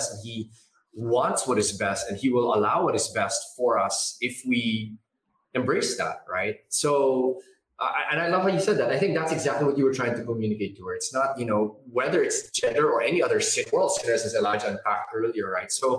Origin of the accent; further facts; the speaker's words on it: Philippines; And as a Filipino, you know, part of my identity growing up was, you know, we were convinced to believe that, you know, to be American was cooler, you know. Speaking like that, and we weren't allowed to speak Filipino at home.